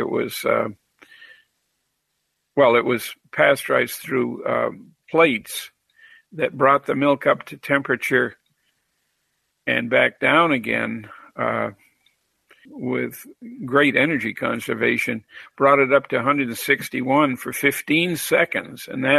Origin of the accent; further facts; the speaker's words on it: Vermont, United States; I grew up in Vermont, but there weren't many of those installations in Vermont.